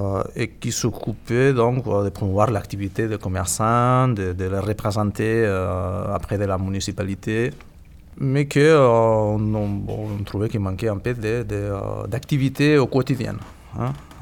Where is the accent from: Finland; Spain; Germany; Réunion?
Spain; Barcelona, Catalonia; French is a second language; now in Chaville, France; je suis originaire de Barcelone, installé à Chaville depuis 2020.